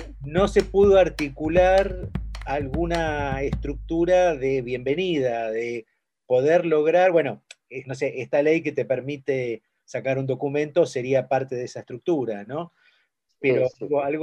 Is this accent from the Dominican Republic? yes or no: no; Buenos Aires, Argentina; gran parte de los porteños somos eurodescendientes, alemanes, españoles, italianos, polacos, judíos, rusos.